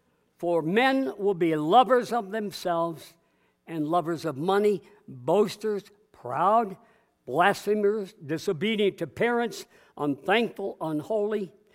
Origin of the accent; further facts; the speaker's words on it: Vermont, United States; born there; Oh my, I was born in Vermont.